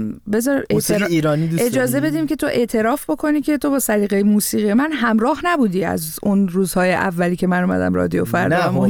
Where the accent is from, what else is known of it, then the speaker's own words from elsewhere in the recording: Tehran, Tehran Province, Iran; من وقتی که از تهران اون موقع اومدم